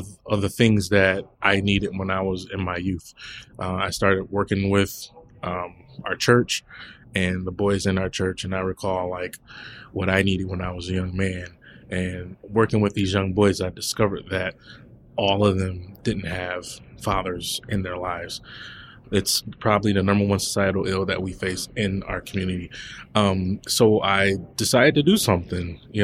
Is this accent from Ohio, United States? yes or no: yes; Toledo, Ohio, United States; Yeah, so I grew up in the Toledo, Ohio area. I played sports. I was a musician. Lived with my mom and my two other brothers.